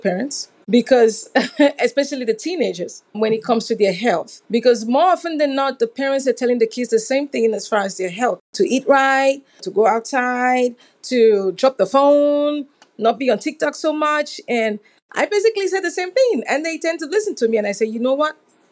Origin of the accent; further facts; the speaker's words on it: Nigeria; moved away; From my name, you can tell that I grew up in Africa, specifically the western part, and that's Nigeria.